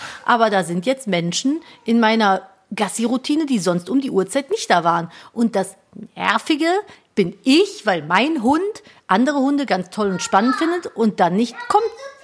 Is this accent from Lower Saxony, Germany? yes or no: no; Cologne, North Rhine-Westphalia, Germany; Ich bin beruflich Kölnerin.